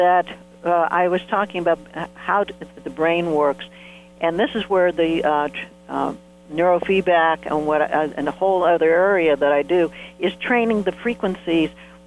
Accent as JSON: {"language": "English", "region": "Ohio", "country": "United States", "said": "And I came from the Midwest where I went to Ohio State. I mean, Ohio, you eat, sleep, football."}